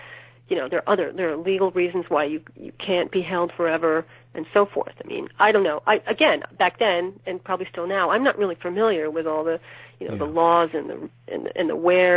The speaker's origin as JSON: {"language": "English", "town": "New York City", "region": "New York", "country": "United States", "said": "I'm from the city. My whole life is in the city. My industry is in New York. Leaving New York would mean giving up everything."}